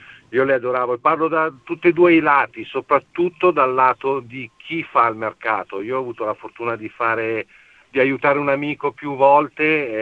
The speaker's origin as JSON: {"language": "Italian", "town": "Milan", "region": "Lombardy", "country": "Italy"}